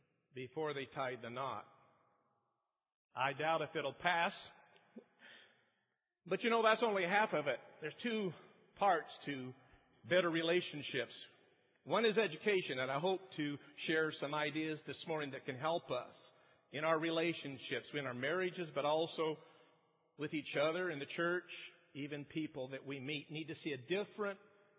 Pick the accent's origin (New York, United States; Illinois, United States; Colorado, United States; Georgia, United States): Colorado, United States; And Dan mentioned I'm from Colorado, and one of the things we're known for now is the marijuana state